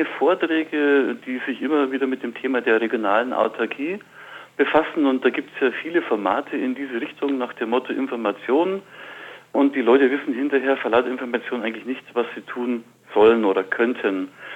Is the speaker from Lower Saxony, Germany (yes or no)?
no; Munich, Bavaria, Germany; born there; ich bin in München geboren, das ist richtig. Ich bin zwar nicht jetzt so vom Dialekt her urbayerisch, weil ich auch viel im Frankfurter und Wiesbadener Raum unterwegs war beruflich, aber ich wohne seit eigentlich immer schon mit 2 Jahren Unterbrechung mal woanders